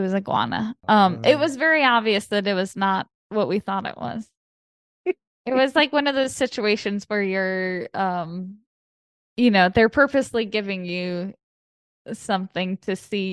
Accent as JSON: {"language": "English", "town": "Chicago", "region": "Illinois", "country": "United States", "lives_now": "Los Angeles, United States", "said": "Like I'm from Chicago, I'm from like the Midwest. So growing up I was not cultural."}